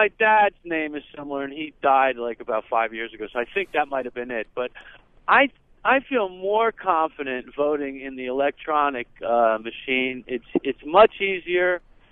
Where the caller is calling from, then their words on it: Manhattan, New York, United States; I've actually resided in New Jersey. I'm just calling from Manhattan.